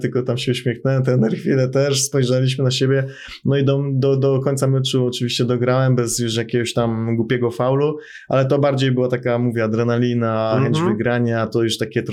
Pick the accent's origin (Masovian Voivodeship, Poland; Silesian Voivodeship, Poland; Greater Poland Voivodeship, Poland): Greater Poland Voivodeship, Poland; Poznań; jako Poznaniak, no to prawdziwa pyra